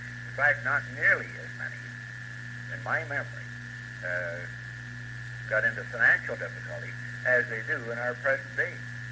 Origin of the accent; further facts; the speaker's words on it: Barrie, Ontario, Canada; I was born and raised in Barrie, at, near the corner of right in Barrie, and since then I've been out here at Crown Hill.